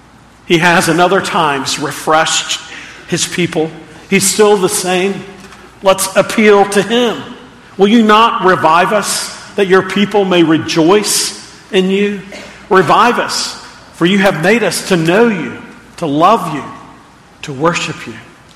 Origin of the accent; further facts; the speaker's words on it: Texas, United States; Recently, I was thinking of a song that I heard as a boy growing up where I grew up in Texas.